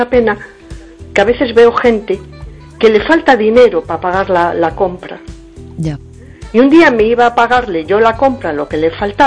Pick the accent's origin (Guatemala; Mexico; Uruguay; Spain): Spain; A Coruña, Galicia; de Coruña.